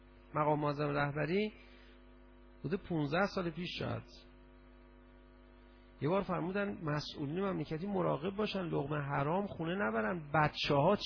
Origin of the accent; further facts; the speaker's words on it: Iran; اونجا یکی دو سه نفر خارجی فهمیدن ما ایرانی هستیم